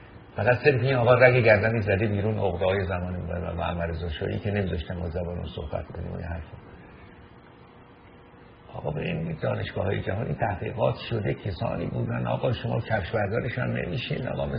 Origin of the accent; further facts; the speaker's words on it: Iran; ما همه ایرانی هستیم. زبانهای مختلف صحبت بکنیم، کردی، بختیاری، ترکی.